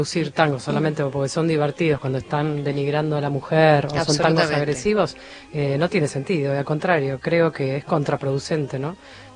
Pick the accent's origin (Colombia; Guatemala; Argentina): Argentina; como buena mujer argentina